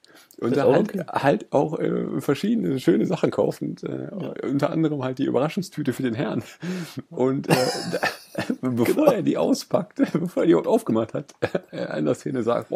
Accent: Essen, North Rhine-Westphalia, Germany; ich bin in Essen-Krai groß geworden. Und Krai hat nur echt nicht. Hat er auch keinen guten Ruf, ne? Ist echt eigentlich ganz schön, aber auch ein hartes Pflaster. Und ich bin da zur Grundschule gegangen

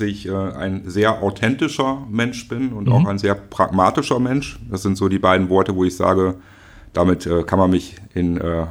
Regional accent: Schöppingen, North Rhine-Westphalia, Germany; Ich komme aus Schöpping sozusagen. Ja. Ich bin in Schöpping groß geworden.

